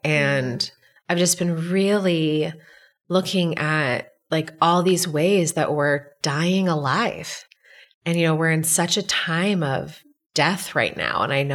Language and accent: English; Massachusetts, United States; I grew up outside of Boston, very Puritan culture. It still is in a lot of ways.